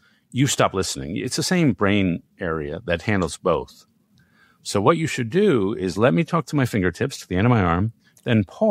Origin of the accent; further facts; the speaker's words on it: New York, United States; and I'm a New Yorker.